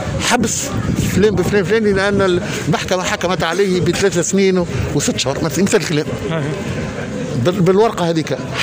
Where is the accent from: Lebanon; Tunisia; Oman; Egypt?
Tunisia; احنا كشعب تونسي خذينا قرار في اغلبنا